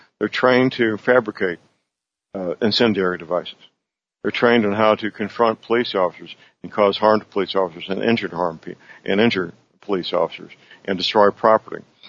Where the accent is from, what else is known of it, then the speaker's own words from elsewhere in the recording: St. Louis, Missouri, United States; locally in St. Louis, Missouri, my hometown, local prosecutor refused to file charges